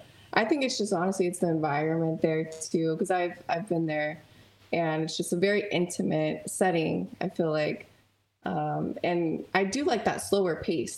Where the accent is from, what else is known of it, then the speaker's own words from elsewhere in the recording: United States; Well, definitely as an American player, there's not that many clay courts or grass courts.